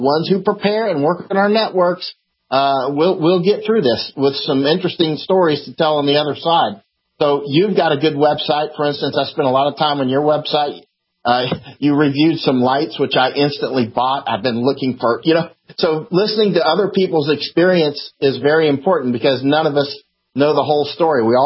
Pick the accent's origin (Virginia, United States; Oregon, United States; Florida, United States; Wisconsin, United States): Florida, United States; also born or lived in California, United States; Of course, I grew up in Florida, but I went to school in California, and I've been all over that state.